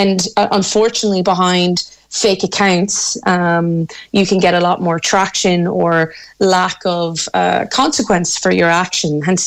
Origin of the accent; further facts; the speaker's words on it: Ireland; And as an Irish MEP, we've talked about it before, Keith, that we house here in this country several of the social media platform sites.